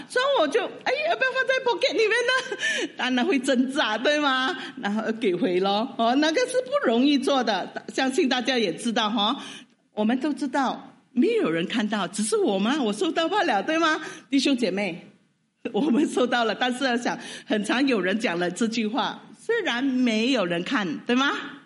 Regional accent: Sabah, Malaysia; 我们马来西亚，我以为都是一个国家哈。我们以为我是沙巴的

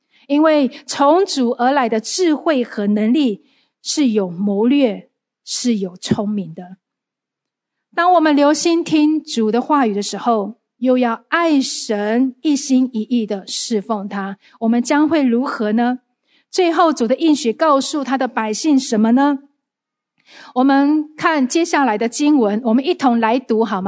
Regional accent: Singapore; 而且是土生土长的新加坡人

